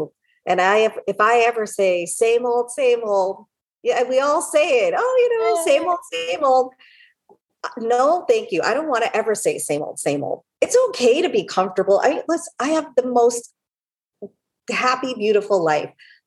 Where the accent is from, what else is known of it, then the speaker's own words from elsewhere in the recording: India; my heritage, or I'm from India, the roots